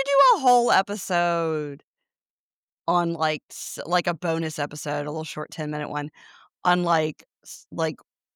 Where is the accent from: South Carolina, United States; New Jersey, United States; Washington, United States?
South Carolina, United States; I was raised in South Carolina, but my dad is from California, which is its own thing.